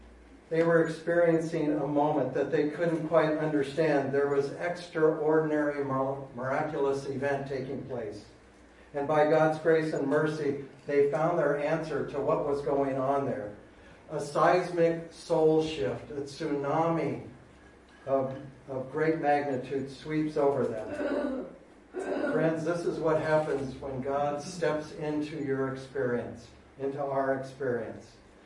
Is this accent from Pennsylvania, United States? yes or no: no; San Francisco, California, United States; I'm from San Francisco, so maybe San Francisco